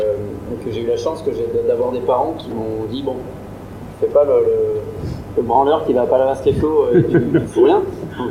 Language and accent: French; Montélégé, France; Moi, j'ai grandi ici, à Montélégé, à côté.